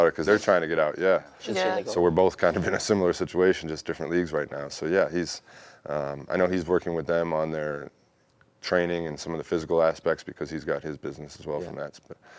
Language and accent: English; Green Bay, Wisconsin, United States; I grew up in Wisconsin, and like I said, I grew up in Green Bay.